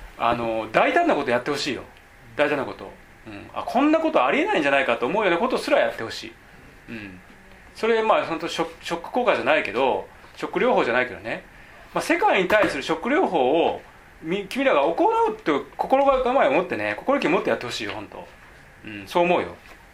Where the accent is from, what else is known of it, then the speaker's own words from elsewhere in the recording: Kansai, Japan; moved away; 僕関西出身だから東京来たばっかりの時によく慣れてなかったんだよ、東京ね